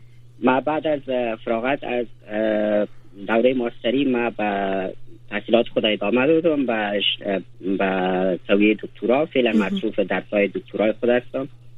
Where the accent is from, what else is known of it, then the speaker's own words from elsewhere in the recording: Kabul, Afghanistan; moved away as an adult; now in United States; از کابل ما آمدم به دانشگاه لیهای در ایالت پنسیلوانیا.